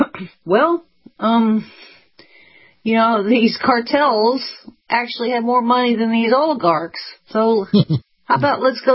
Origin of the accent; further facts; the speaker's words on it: New York, United States; born there; I have an attachment to New York. I was born in New York.